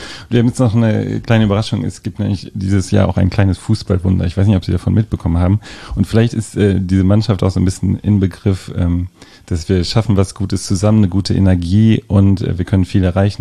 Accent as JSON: {"language": "German", "region": "North Rhine-Westphalia", "country": "Germany", "said": "also ich komme aus Ostwestfalen in Nähe Bielefeld"}